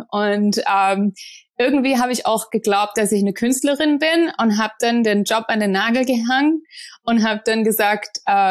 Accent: Ostfildern, Baden-Württemberg, Germany; Ja, ich komme aus Ostfildern in der Nähe von Stuttgart und da bin ich aufgewachsen und habe dann dort auch in Tübingen studiert.

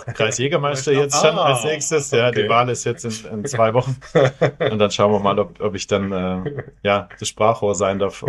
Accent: Baden-Württemberg, Germany; das Schwabenland ist meine Heimat und da fühle ich mich wohl

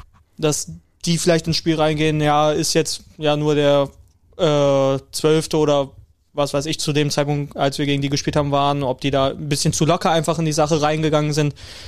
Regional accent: Düsseldorf, North Rhine-Westphalia, Germany; Also natürlich als Düsseldorfer gegen Köln ist es natürlich nochmal...

